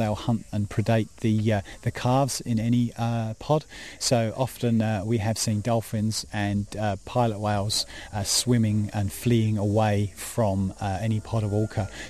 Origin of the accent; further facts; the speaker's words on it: East of England, United Kingdom; And as a young boy growing up in Essex, these were almost like, you know, alien beings.